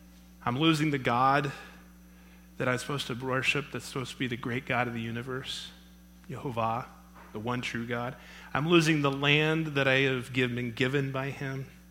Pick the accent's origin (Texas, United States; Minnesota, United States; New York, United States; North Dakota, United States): Texas, United States; Now, I'm from Texas, okay? And Texas, we like cows, and we like bulls and steers and all that stuff.